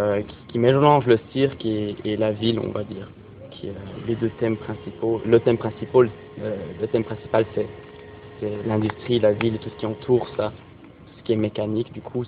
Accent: Switzerland; j'ai 24 ans, je viens de Suisse

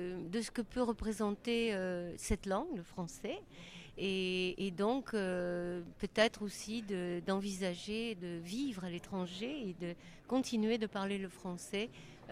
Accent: Quebec, Canada; born there; je suis née au Québec et j'ai eu la chance d'étudier dans un établissement français à Montréal, qui s'appelle le Collège Marie de France.

